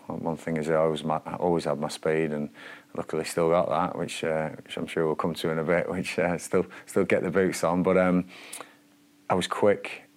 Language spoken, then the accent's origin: English; Blackburn, North West England, United Kingdom; As a player back then, I was brought up in Blackburn, you know, and a hard-working family, you know.